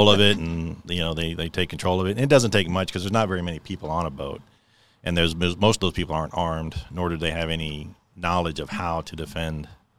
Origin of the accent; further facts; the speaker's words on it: Atlanta, Georgia, United States; born there; also born or lived in moved a lot as a child; No, I was born in Atlanta, Georgia. And then I moved a lot as I was a kid. My dad just moved a lot with his job.